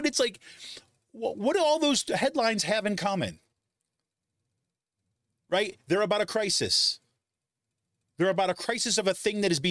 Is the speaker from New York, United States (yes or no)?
yes; Utica, New York, United States; center city, inner city Utica schools where I grew up in Utica, right?